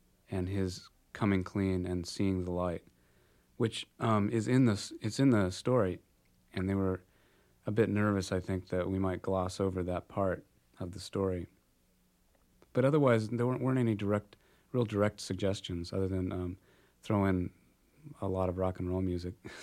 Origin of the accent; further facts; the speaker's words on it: Darien, Connecticut, United States; moved away; also born or lived in Portland; I grew up in Darien, Connecticut, which is a really WASPy town, And then my family moved to Portland.